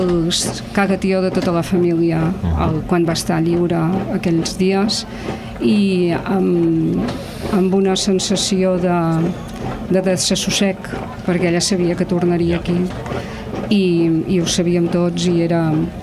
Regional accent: Torroella de Montgrí, Catalonia, Spain; Som de Torroella totes dues, hem anat des dels primers anys, des dels 5, 6 anys, 7

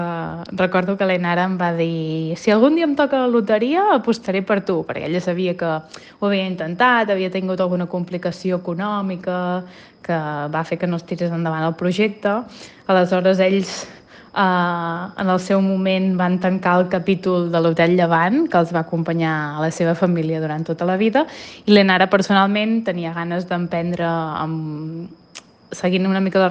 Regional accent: Palafrugell, Catalonia, Spain; Jo estimo Palafrugell per sobre de tot, el meu poble

